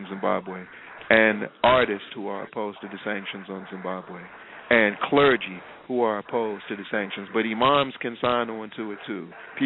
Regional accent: Nigeria; Western Africa is the most corrupt region of Africa, and I'm saying that as a Nigerian.

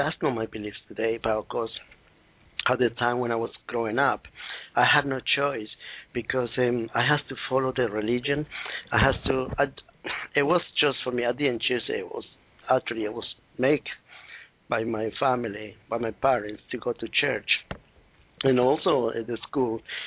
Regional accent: Colombia; first language Spanish; English is a second language; No, I'm South American. I came from Colombia.

